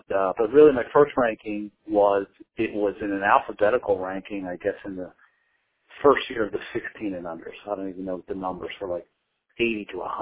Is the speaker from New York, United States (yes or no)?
no; Pompano Beach, Florida, United States; So one of the great things was I'm originally from Pompano Beach, Florida, and my grandmother and grandfather lived down there in the wintertime